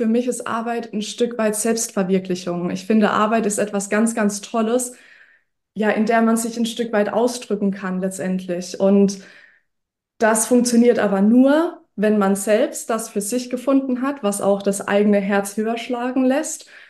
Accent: Rhineland-Palatinate, Germany; ich komme aus der Südpfalz. Das heißt, ich wohne inmitten von Weinbergen. Ich bin mittlerweile 30 Jahre alt

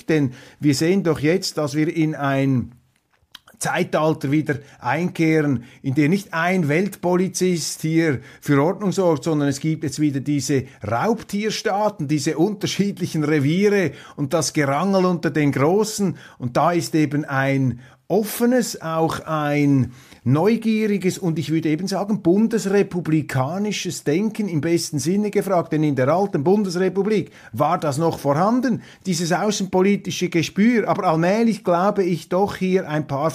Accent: Switzerland; Ich mache ja hier gelegentlich etwas, was man als Schweizer überhaupt nicht tun sollte, nämlich sich einzumischen in die inneren Angelegenheiten anderer Länder. Aber bitte schreiben Sie das meinen 25% deutschen Genen zu.

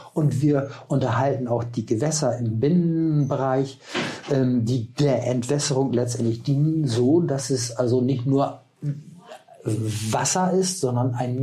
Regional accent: Hipstedt, Lower Saxony, Germany; Aus Hippstedt, ja. Da haben wir noch einen Hof.

